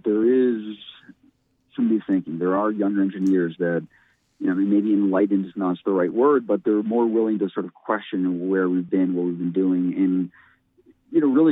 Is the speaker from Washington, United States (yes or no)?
no; Watertown, Massachusetts, United States; now in Connecticut, United States; As a kid, I grew up in Watertown, Massachusetts, right outside of Boston, and I could walk or bike all over town as a kid.